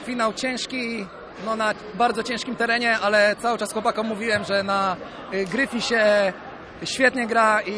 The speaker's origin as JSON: {"language": "Polish", "town": "Słupsk", "region": "Pomeranian Voivodeship", "country": "Poland", "said": "Tak, tak, jestem ze Słupska."}